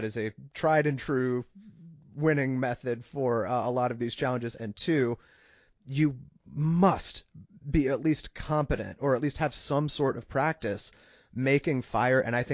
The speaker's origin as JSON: {"language": "English", "region": "Maine", "country": "United States", "tie": "born or raised there", "said": "But as you know, Dom, I grew up in Maine. I grew up with a wood stove."}